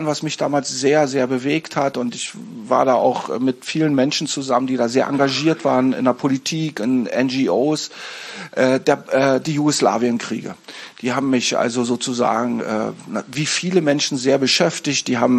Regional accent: East Berlin, Berlin, Germany; Und zwar, ich bin in Ostberlin groß geworden

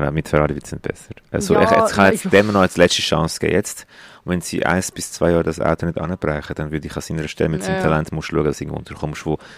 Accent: Brazil; Local, also wir sind als Brasilianer, würde ich eben Portimão sagen

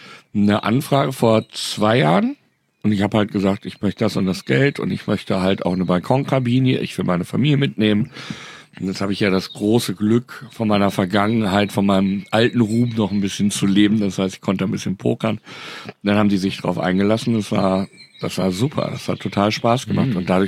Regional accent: Bielefeld, North Rhine-Westphalia, Germany; ich bin eigentlich Bielefelder.

